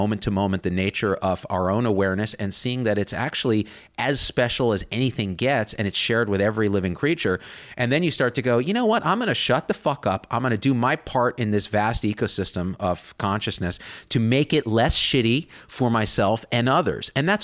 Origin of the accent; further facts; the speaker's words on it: New Jersey, United States; Growing up in New Jersey